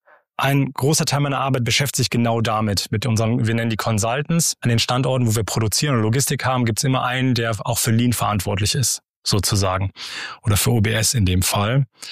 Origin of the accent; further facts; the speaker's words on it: North Rhine-Westphalia, Germany; ich komme selber nicht aus Ostwestfalen, deswegen musste mich an die Kultur auch ein bisschen gewöhnen. Ich komme eigentlich aus dem Ruhrgebiet